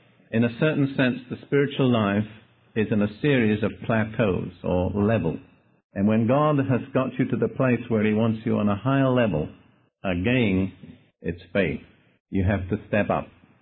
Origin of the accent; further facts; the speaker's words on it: United Kingdom; now in United States; I'm still a British citizen, too. And I respect and honor my own country.